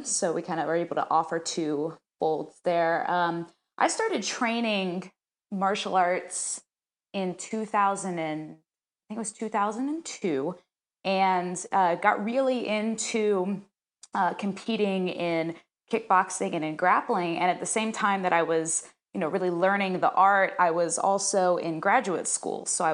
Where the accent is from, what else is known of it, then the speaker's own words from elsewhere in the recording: the South, United States; now in Denver, United States; I'm from the South, and I have a double name.